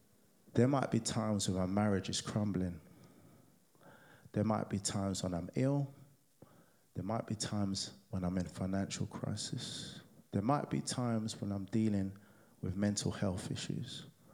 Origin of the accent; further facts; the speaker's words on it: Nigeria; I mean, being Nigerian culturally, there's no way Mum Wade or Mum Nita could come to my house